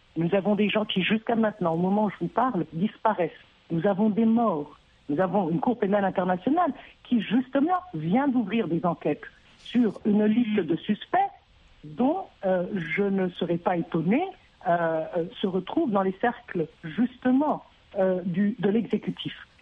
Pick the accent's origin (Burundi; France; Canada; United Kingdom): Burundi; en tant que Burundaise, je ne peux pas y souscrire.